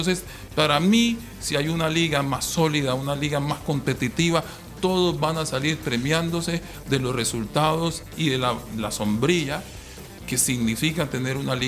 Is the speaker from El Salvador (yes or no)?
yes; El Salvador; Y me incluyo yo porque soy salvadoreño.